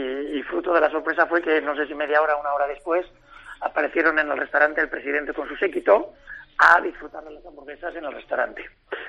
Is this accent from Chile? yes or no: no; Spain; siendo como soy buen español